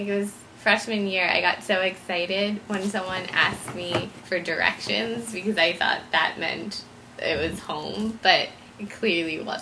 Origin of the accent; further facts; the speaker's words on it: United States; obviously growing up in America, like, you see Christmas around you all the time